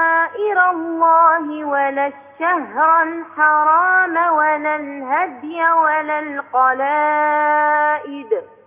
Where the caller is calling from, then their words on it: Morocco; من المغرب.